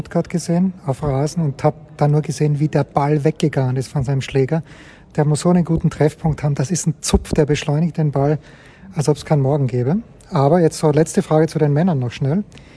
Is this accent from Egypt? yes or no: no; Austria; als Österreicher